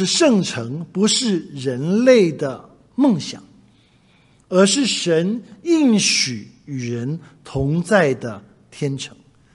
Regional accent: Anxi, Fujian, China; 我们家是在厦门旁边的一个山城，叫做安溪。很多人说这是什么地方出铁观音的有没有喝茶的人知道安溪铁观音，那就是我的家乡

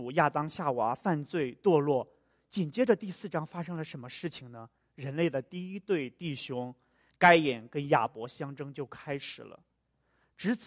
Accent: China; 其实我们中国人也说“兄友弟恭”嘛，这是一个是好像是我们传统的一种美德。

